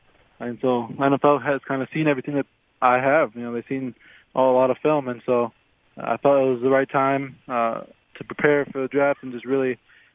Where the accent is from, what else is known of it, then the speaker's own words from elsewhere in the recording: Chicago, Illinois, United States; I'm from Chicago. So I grew up a Notre Dame fan